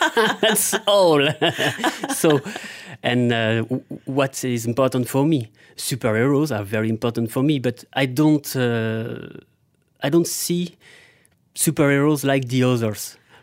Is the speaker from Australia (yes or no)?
no; Troyes, Grand Est, France; English is a second language; I'm from Troyes, a small town 200 kilometers at the east of Paris, mm-hmm. in Champagne region.